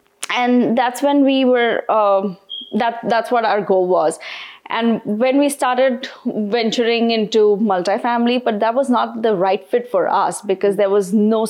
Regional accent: Cedar Rapids, Iowa, United States; So initially, we are from Cedar Rapids, Iowa.

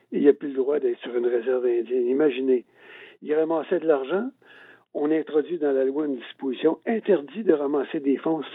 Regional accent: Quebec, Canada; Moi, je suis Québécois. Je connais mon histoire politique.

